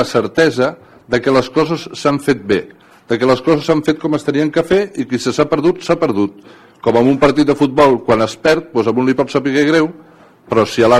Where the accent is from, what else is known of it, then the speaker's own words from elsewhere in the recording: Catalonia, Spain; jo soc català des de moltes generacions